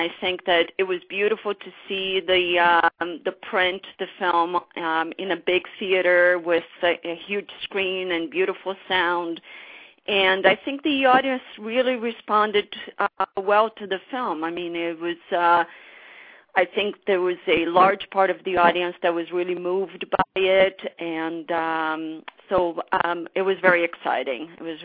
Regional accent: Brazil; English is a second language; now in United States; I'm originally from Brazil, so and I live in the United States now.

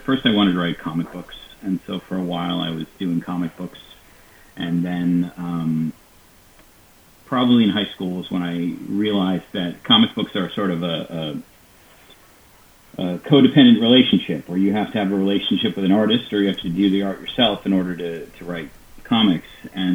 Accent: New York, United States; I grew up in Nurshell, New York. I went to Nurshell High School.

